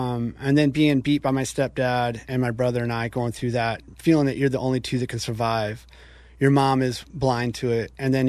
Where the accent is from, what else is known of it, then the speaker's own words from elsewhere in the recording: Flint, Michigan, United States; I'm a disabled combat action vet. I'm from Flint, Michigan